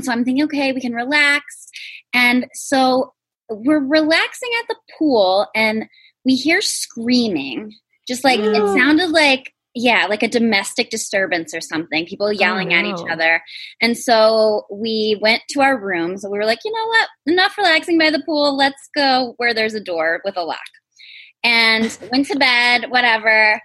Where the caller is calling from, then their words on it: New York, United States; I'm calling from upstate New York in the Finger Lakes.